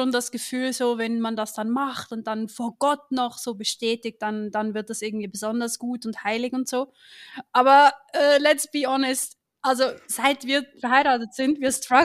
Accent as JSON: {"language": "German", "country": "Switzerland", "tie": "born or raised there", "said": "Ich bin aufgewachsen in der Schweiz in einer Krishona, was man das kennt. Vielleicht so an der Grenze zu Deutschland kennt man das noch. Und dann bin ich mit 16 Jahren bin ich raus"}